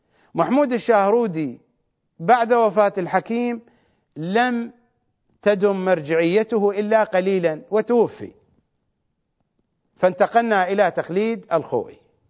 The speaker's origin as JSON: {"language": "Arabic", "country": "Iraq", "tie": "born or raised there", "said": "أنا سمعتها وأنا في السادس الابتدائي في مدينتي الصغيرة في جنوب العراق"}